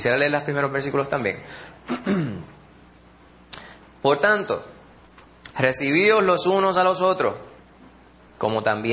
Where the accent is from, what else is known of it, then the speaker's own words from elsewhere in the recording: Puerto Rico; Como decimos puertorriqueños, decimos, llévense entre ustedes.